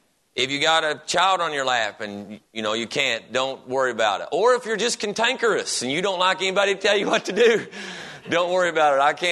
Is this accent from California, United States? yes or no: no; Kentucky, United States; the closer I got to here, the more it was looking like home, because I'm from Kentucky, and so I was swerving around them curves, and it felt good, and up and down hills